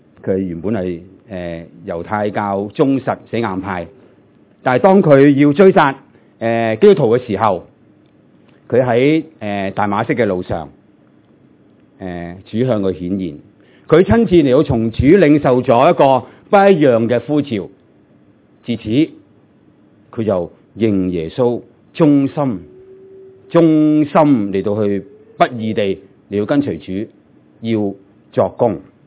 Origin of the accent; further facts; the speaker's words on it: Hong Kong; born there; 我在香港出世，我冇见过而家香港咁嘅状况